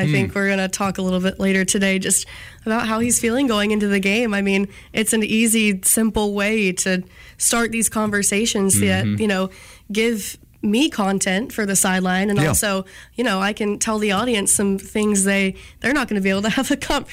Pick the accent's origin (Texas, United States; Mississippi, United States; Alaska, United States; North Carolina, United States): North Carolina, United States; Raleigh; I am from Raleigh, North Carolina.